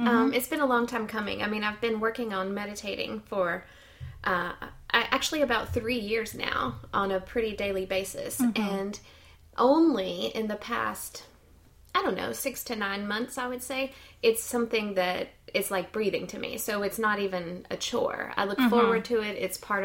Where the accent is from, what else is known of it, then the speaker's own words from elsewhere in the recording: United States; I'm an American and I can't watch it.